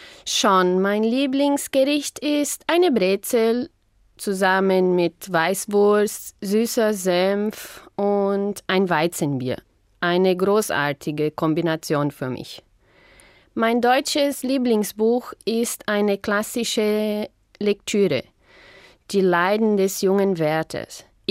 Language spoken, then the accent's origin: German; Imigrante, Rio Grande do Sul, Brazil; Ich komme aus Imigrante, eine Kleinstadt, die im Süden von Brasilien liegt. Meine Vorfahren kommen aus Osnabrück und sie sind im Jahr 1880 nach Brasilien ausgewandert.